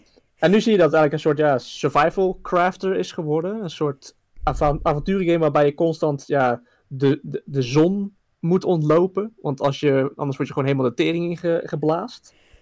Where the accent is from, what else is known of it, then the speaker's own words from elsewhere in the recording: Netherlands; En ik ben Nederlander, dus ik heb die ook op de kop getikt.